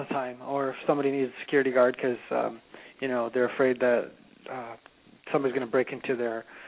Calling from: Los Angeles, California, United States; Oh, we're actually calling from Los Angeles.

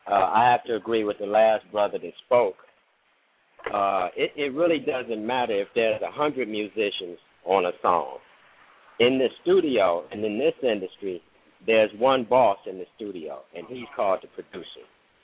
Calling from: Detroit, Michigan, United States; I'm calling from Detroit.

